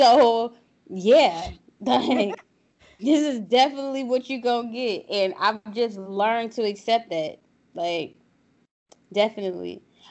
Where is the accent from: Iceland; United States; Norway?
United States; New Orleans, Louisiana; I'm from the boot, honey. I'm from New Orleans.